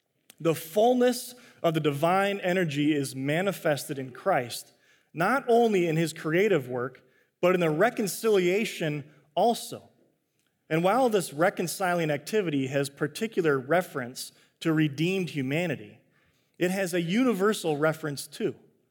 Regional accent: Chicago, Illinois, United States; But every day, growing up in Chicago, it's where I'm from, we'd listen to WGN

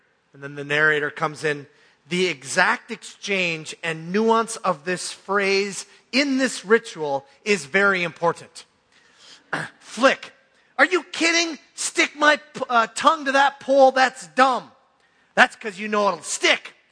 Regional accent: Minnesota, United States; this reminds me of much of my hometown. Really, this is the way it was in northern Minnesota, mining town.

